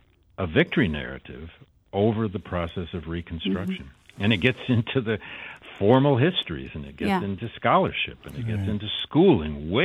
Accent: United States; this is something I think we Americans need a bigger dose of.

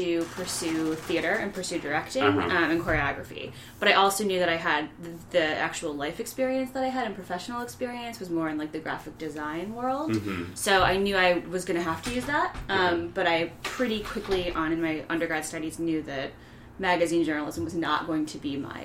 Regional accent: Toledo, Ohio, United States; now in New York, United States; Originally, I'm from Toledo, Ohio.

